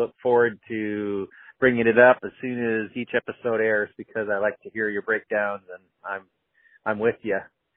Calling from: Indiana, United States; I'm calling from Indiana.

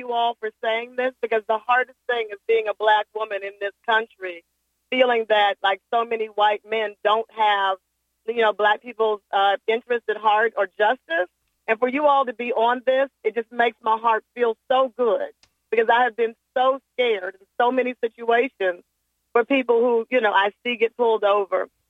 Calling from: Chicago, Illinois, United States; I'm calling from Chicago as a Chicagoan.

